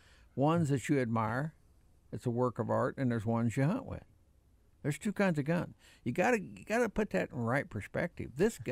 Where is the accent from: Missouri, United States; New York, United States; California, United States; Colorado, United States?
Missouri, United States; I'm from Missouri. I think I'd cancel that one on the deal.